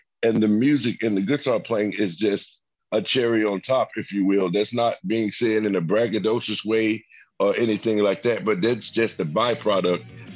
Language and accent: English; Memphis, Tennessee, United States; And, you know, I'm from Memphis, Tennessee, so I have a connection to a lot of hip hop and rap groups.